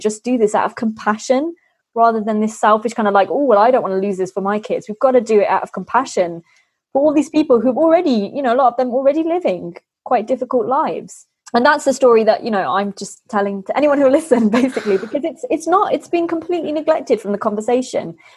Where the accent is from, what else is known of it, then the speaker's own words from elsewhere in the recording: Midlands, United Kingdom; now in Devon, United Kingdom; I grew up in the Midlands. I moved down to Devon.